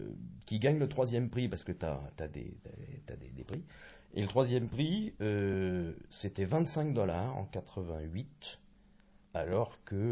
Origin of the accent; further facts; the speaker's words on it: France; Peut-être parce que je suis français, blanc.